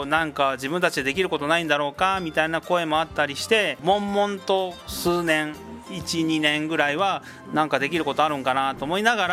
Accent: Asahara, Okayama, Japan; 私は子供の頃朝原で育ちました。

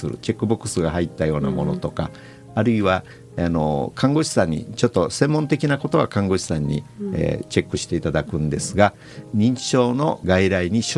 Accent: Itoman, Okinawa, Japan; 僕が子どもの頃に見た原風景で、市場の様子が出てるんですが、これ高校時代僕が毎日そこを通っていたところなんです

